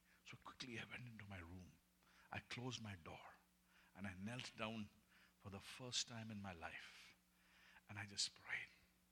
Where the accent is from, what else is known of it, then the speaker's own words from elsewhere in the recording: Nainital, Uttarakhand, India; moved away as an adult; So after things began worse in my political career, so I had to leave my hometown. And I had to go and find a job for myself. My mother said, oh, you will never stay in Nainital now.